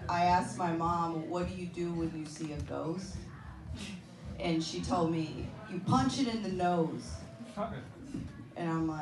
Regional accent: Texas, United States; I am originally from Texas.

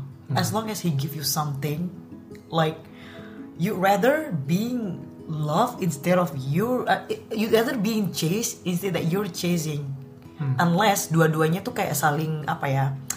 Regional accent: Java, Indonesia; gue orang Jawa nih. Di Jawa tuh kan ada kayak weton. Kebetulan gue tuh Sabtu Pahing.

